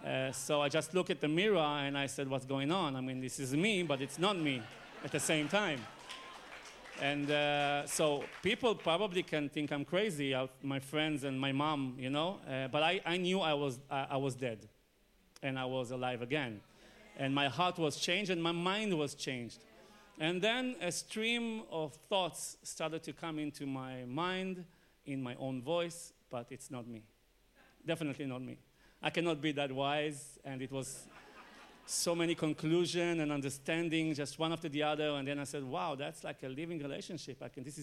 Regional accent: Israel; born there; English is a second language; Well, yeah, I was born in Israel. So in the age of, after the army, we usually go to have a trip.

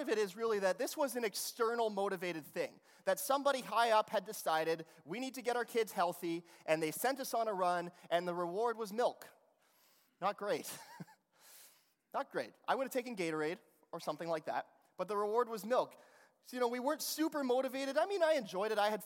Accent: Langley, British Columbia, Canada; of course in where I grew up in Langley, there was lots of high schools as well.

